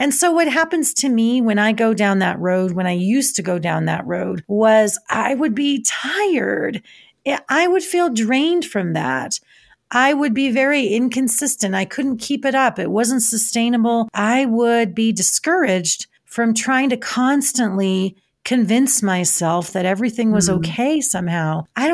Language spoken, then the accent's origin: English; Los Angeles, California, United States; I've mentioned before that I was raised in Los Angeles, where you have this incredible pressure to look a certain way and be tan and fit and all this kind of thing.